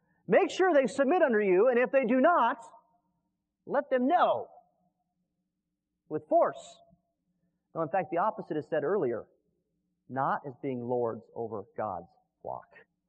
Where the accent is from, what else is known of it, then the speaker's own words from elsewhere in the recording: Wyoming, United States; it's increasingly difficult for me, because I grew up in Wyoming.